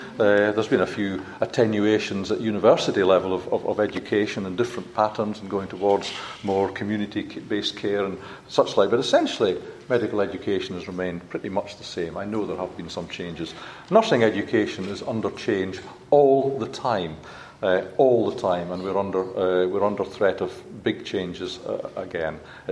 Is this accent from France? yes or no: no; Scotland, United Kingdom; because I'm a Scotsman.